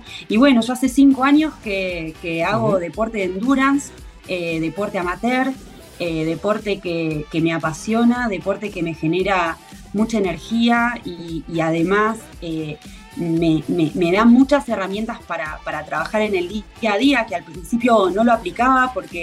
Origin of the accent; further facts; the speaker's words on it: Argentina; moved away as an adult; now in Uruguay; Yo soy argentina y me vine a vivir acá a Uruguay hace 10 años